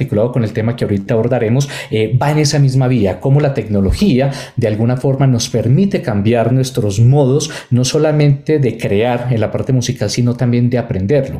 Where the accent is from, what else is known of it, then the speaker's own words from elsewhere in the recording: Manizales, Caldas, Colombia; una agrupación que de hecho consolidé en la ciudad de Manizales, de donde soy